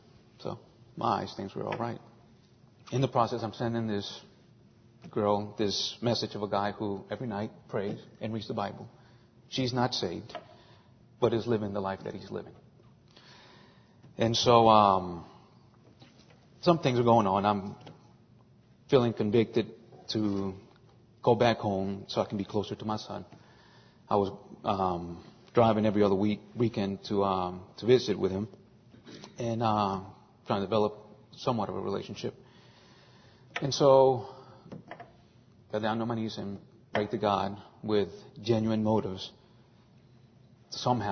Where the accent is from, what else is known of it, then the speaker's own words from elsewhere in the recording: New Orleans, Louisiana, United States; now in Covington, United States; moved back to Covington, which I was actually from the New Orleans area. Moved to Covington with my girlfriend.